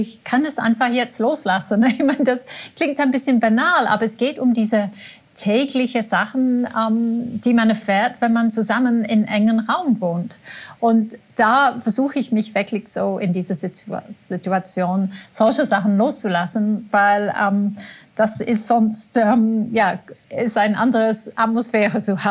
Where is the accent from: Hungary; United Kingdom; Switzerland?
United Kingdom; England; German is a second language